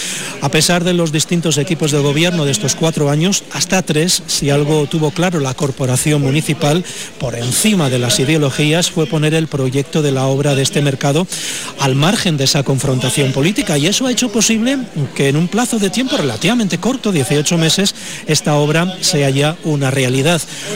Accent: Andalusia, Spain; somos muy andaluces.

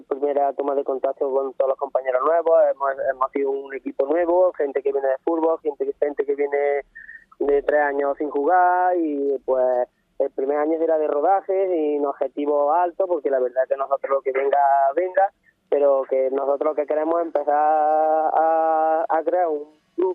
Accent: Alameda, Andalusia, Spain; also born or lived in Italy; he vuelto después de 9 años en Italia, he vuelto aquí a mi pueblo y me gustaría pues volver a poner fútbol sala aquí en Alameda.

